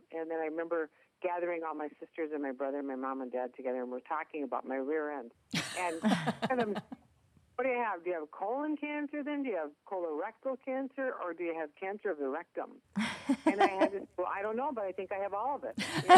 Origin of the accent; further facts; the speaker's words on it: Minneapolis, Minnesota, United States; accent: Minnesota; People see me all over the country because of my Minnesota accent. See, I'm from the Twin Cities, a very cosmopolitan area of Minnesota